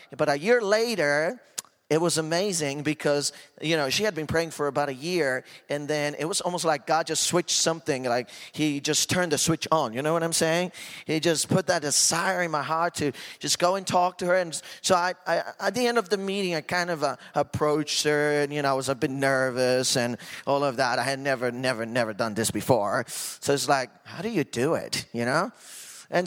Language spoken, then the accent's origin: English; Costa Rica; You know, I started back in my home country, Costa Rica.